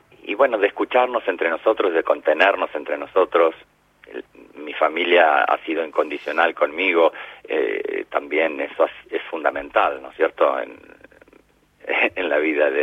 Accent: Gualeguay, Entre Ríos, Argentina; born there; Yo soy nacido también en Gualeguay, Entre Ríos.

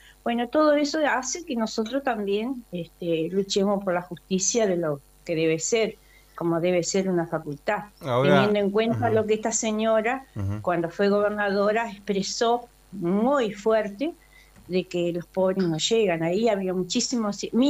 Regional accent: Argentina; todos los argentinos

